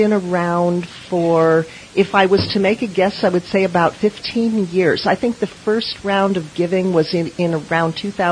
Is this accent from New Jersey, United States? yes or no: no; Yachats, Oregon, United States; Well, that is a group that's very near and dear to my heart, as I am from Yahats, and I'm one of the founders of that organization.